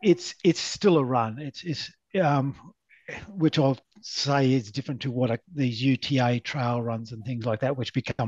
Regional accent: New South Wales, Australia; I just grew up as a normal kid, and you know, I grew up in Western New South Wales and places like that.

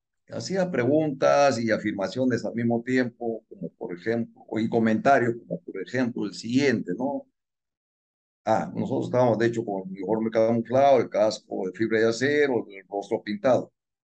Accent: Arequipa, Peru; De Arequipa. Soy de Arequipa.

